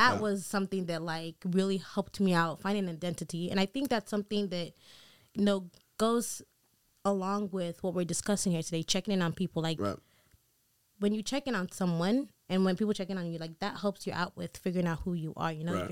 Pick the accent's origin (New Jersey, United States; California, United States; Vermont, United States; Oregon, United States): California, United States; San Fernando Valley; But I grew up in the Valley. I went to a small high school, literally graduating class of 50 students.